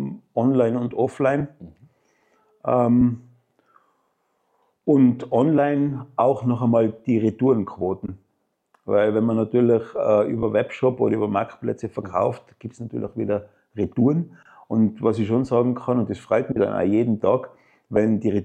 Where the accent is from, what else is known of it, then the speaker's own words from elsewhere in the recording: Tyrol, Austria; born there; Ich bin gebürtiger Tiroler, liebe die Berge